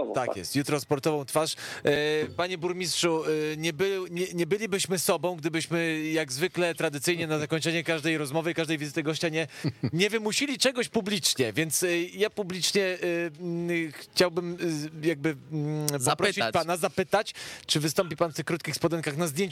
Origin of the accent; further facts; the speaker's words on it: Warsaw, Masovian Voivodeship, Poland; jako rodowity warszawianin zacząłem się obawiać